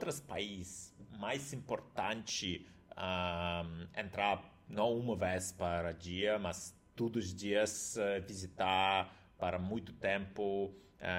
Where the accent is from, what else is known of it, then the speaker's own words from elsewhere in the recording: Russia; Portuguese is a second language; now in Brazil; porque eu sou russo, e para mim aqui é pouco caro também para morar aqui no Brasil